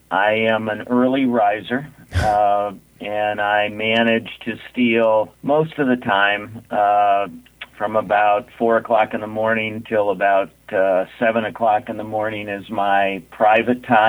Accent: Chicago, Illinois, United States; now in Milwaukee, United States; I grew up in Chicago. I am a Midwest product.

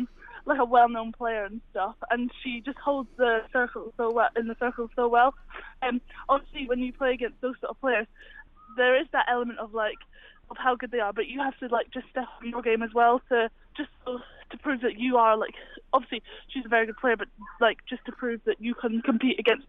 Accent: Scotland, United Kingdom; obviously I'm from Scotland.

